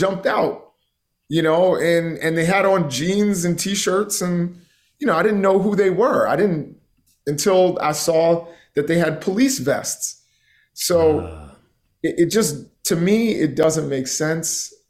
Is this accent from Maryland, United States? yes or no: yes; Baltimore, Maryland, United States; you know, I'm from the Baltimore area.